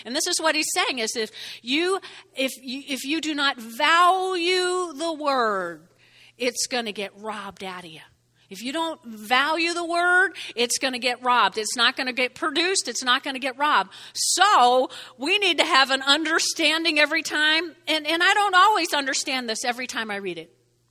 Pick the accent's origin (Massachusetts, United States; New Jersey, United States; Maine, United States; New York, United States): New Jersey, United States; I know. I'm from Jersey. We do that.